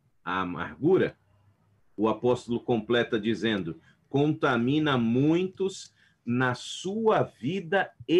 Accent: Brazil; Eu não grito, eu sou brasileiro e falo assim mesmo, entendeu?

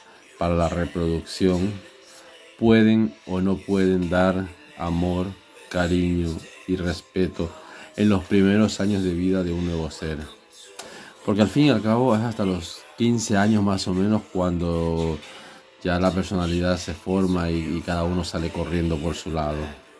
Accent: Ecuador; una persona de mi pueblo, de allí de Ecuador

